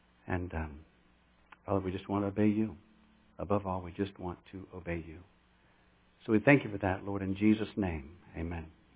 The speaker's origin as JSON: {"language": "English", "country": "United States", "said": "I love being an American. I thank God for this country."}